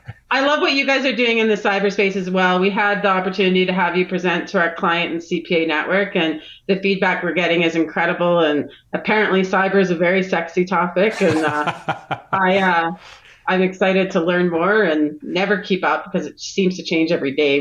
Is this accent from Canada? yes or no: yes; Moose Jaw, Saskatchewan, Canada; also born or lived in Vancouver area; I actually grew up near there, so yeah. Oh, nice. I grew up in Moose Jaw